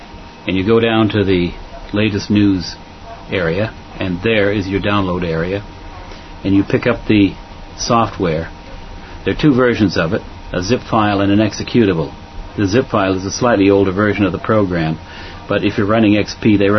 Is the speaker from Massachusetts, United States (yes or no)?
yes; Boston, Massachusetts, United States; now in Kidderminster, United Kingdom; And good morning. I'm in Kidderminster, England, even though I know the accent says I'm not a Brit, but I'm from Boston originally.